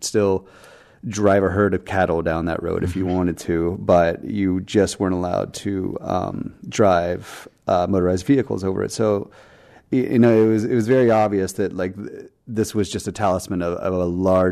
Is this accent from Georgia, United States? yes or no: yes; Georgia, United States; You know, I was living in Southwest Colorado at the time, and I grew up in Georgia.